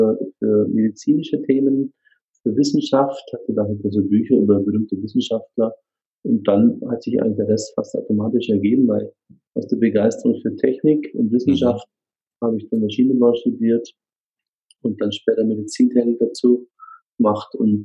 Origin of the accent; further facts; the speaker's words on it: Munich, Bavaria, Germany; born there; Ja, also ich bin in München geboren